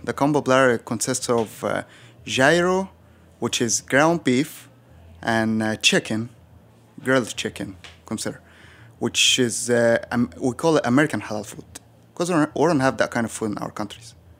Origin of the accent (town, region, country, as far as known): Egypt; born or raised there